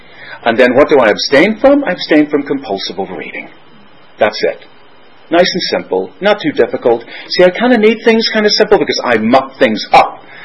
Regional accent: Northern Ireland, United Kingdom; born there; Well, don't you know, I was born in Northern Ireland.

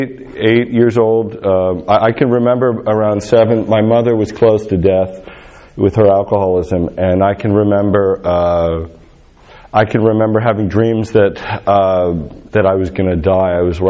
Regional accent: New York, United States; also born or lived in Europe / Greece; I grew up in New York, partially in New York and partly in Europe, to an alcoholic mother.

